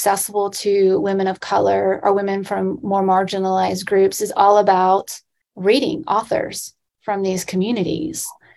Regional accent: the South, United States; I grew up here in the South. I didn't know anything about feminism until I left, until I went to school.

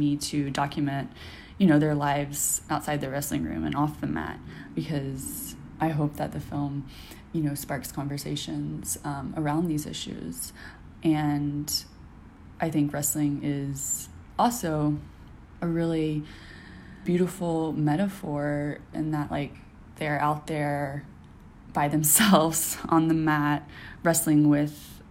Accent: Memphis, Tennessee, United States; I'm from Memphis.

